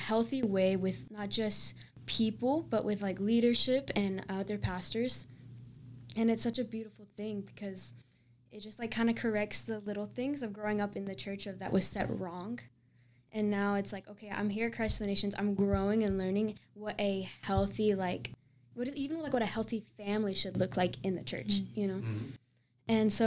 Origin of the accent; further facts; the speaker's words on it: Dallas, Texas, United States; born there; I was born in Dallas.